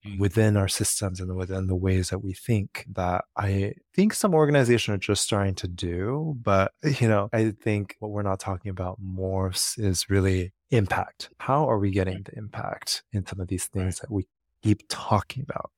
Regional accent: Los Angeles, California, United States; And so I grew up in Los Angeles

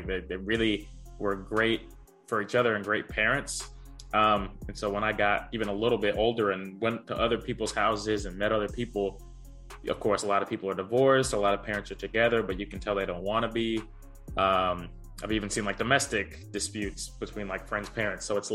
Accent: Charlotte, North Carolina, United States; I am from Charlotte, North Carolina.

